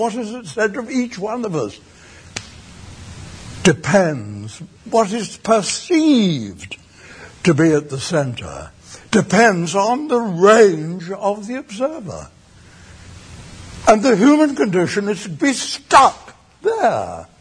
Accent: England, United Kingdom; I'm English, and the English have a reputation for being eccentric, somewhat at least in some circles.

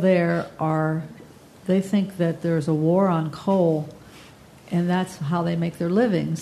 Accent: Charleston, West Virginia, United States; It reminds me this of growing up in Charleston, West Virginia, where there were chemical plants all along the river

